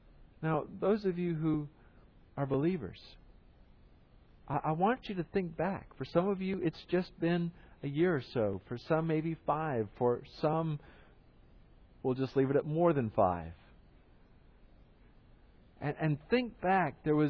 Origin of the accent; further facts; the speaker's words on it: the South, United States; I grew up in the South, and so there is something of the Christian culture that sort of oozes around you and you pick up just by living in the area.